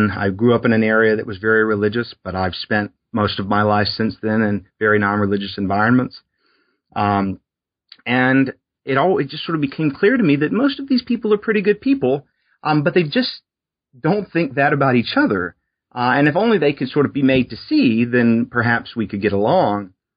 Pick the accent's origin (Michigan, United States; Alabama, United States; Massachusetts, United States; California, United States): Alabama, United States; So I grew up in South Alabama on the Gulf Coast, and I was born in 1982.